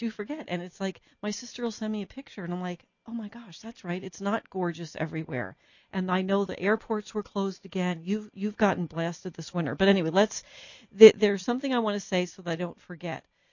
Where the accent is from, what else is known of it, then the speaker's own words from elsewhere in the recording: New Jersey, United States; I think I've told you before, I'm from New Jersey. So, but I've lived here 35 years.